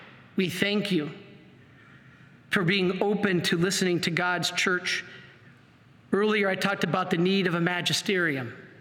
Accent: Michigan, United States; Whoa. Michigan, my home state.

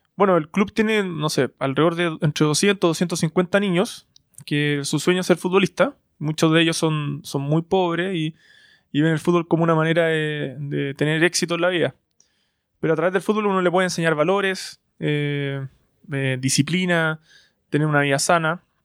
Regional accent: Santiago, Santiago Metropolitan Region, Chile; Soy un emprendedor chileno de Santiago, fanático del fútbol.

